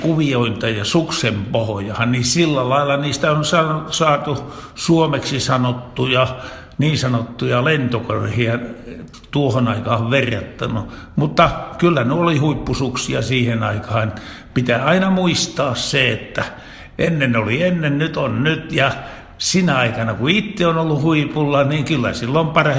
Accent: South Ostrobothnia, Finland; meillä Etelä-Pohjanmaalla

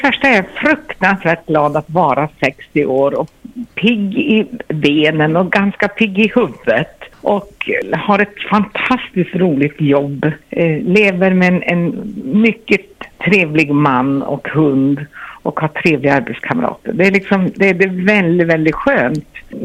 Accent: Norrbotten County, Sweden; now in Gothenburg, Sweden; det tror jag har kommit från min norrländska uppväxt.

